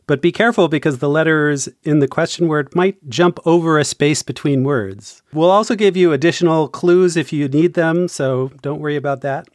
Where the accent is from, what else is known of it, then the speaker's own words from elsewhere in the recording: New Jersey, United States; I grew up a bit north of there in Hunterdon County.